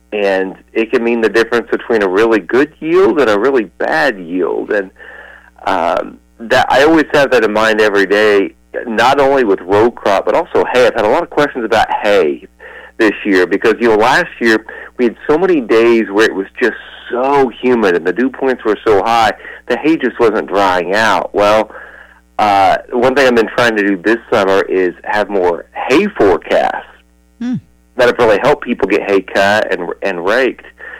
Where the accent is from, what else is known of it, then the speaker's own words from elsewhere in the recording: Indiana, United States; growing up in Indiana, and, you know, I grew up in an area that, you know, was a big farming area in southwest part of the state.